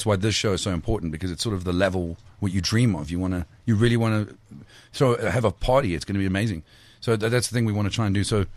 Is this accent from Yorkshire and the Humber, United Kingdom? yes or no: no; Scotland, United Kingdom; born there; I'm a Scottish guy. I was born in Scotland